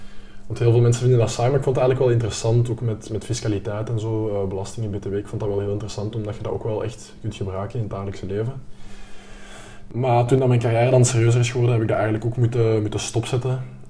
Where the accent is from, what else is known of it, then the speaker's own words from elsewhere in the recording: Limburg, Belgium; now in Kapellen, Belgium; 25 jaar. Ik kom uit Limburg. Ik woon momenteel in Capelle, bij Antwerpen.